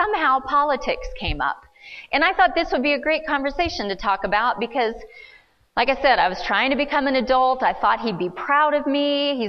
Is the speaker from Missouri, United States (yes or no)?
yes; Missouri, United States; I grew up in Missouri.